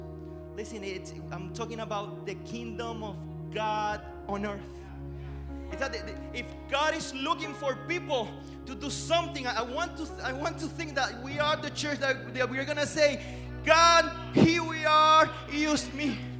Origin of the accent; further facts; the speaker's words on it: Puerto Rico; My personal testimony, I'm from Puerto Rico. If you don't know, I'm from Puerto Rico. I'm Puerto Rican.